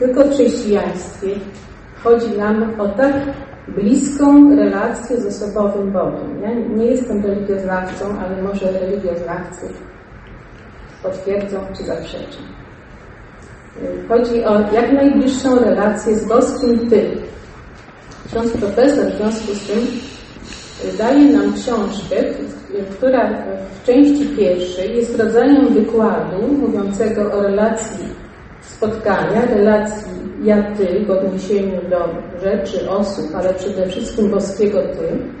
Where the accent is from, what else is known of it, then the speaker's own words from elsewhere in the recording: Białystok, Podlaskie Voivodeship, Poland; jestem białostoczanką z krwi i kości, że tam są groby moich przodków.